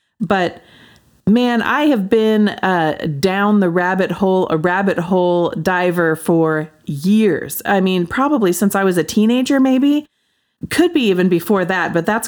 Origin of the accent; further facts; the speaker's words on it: Pacific Northwest, United States; I grew up in the Pacific Northwest.